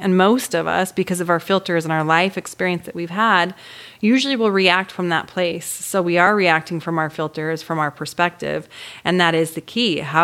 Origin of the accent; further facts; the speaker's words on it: Orem, Utah, United States; I grew up in Orem, Utah and was Mormon